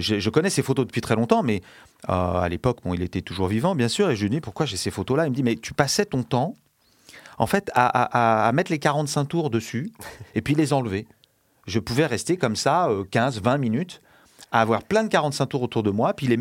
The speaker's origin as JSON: {"language": "French", "town": "Paris", "region": "Île-de-France", "country": "France", "tie": "born there", "said": "le quartier dans lequel je suis né, dans le Marais"}